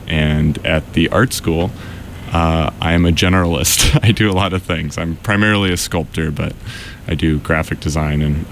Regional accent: San Francisco, California, United States; I'm from San Francisco.

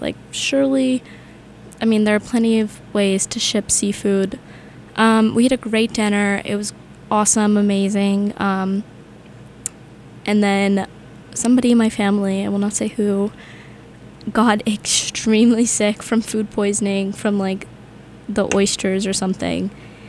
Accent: the South, United States; because my family loves seafood, because we're from the South, so, like, obviously, and my mom grew up in New Orleans, so seafood's, like, a big deal.

